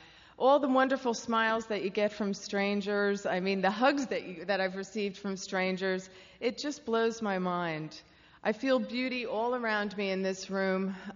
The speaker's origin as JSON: {"language": "English", "town": "Caldwell", "region": "New Jersey", "country": "United States", "tie": "born or raised there", "said": "They live up in North Jersey. I grew up in Caldwell."}